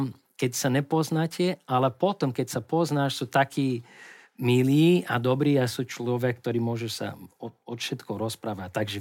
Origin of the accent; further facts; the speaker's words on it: Brazil; Slovak is a second language; keď hovorím, že som z Brazílie